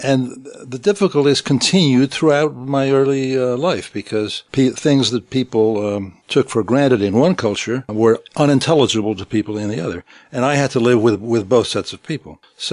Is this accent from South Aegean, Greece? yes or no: yes; Syros, South Aegean, Greece; accent: Syros waterfront; first language Greek; English is a second language; also born or lived in London; I was born in London, and I came to Greece when I was about 6 months old. And the first language I spoke was Greek. And I've spoken in Syros, of the island of Syros. And my family have told me that I spoke with the heavy accent of the Syros waterfront.